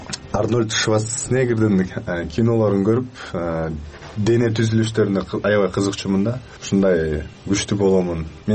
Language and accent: Kyrgyz; Mailuu-Suu, Jalal-Abad Region, Kyrgyzstan; born there; Жалал Абад областында Майлысуу шаарында 1994 жылы төрөлгөм.